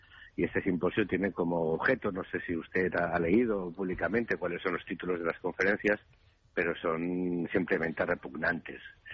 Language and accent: Spanish; Catalonia, Spain; porque somos catalanes